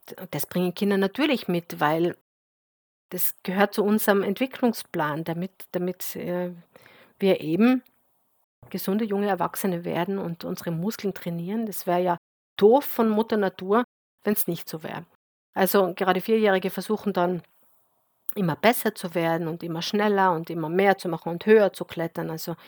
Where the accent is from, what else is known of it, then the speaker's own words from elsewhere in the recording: Tyrol, Austria; gerade ich bringe oft das Beispiel als Tirolerin natürlich vom Skifahren